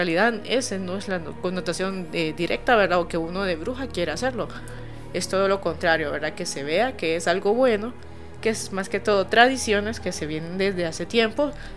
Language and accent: Spanish; Honduras; ya que somos hondureños y pues hay que estar orgullosos, ¿verdad?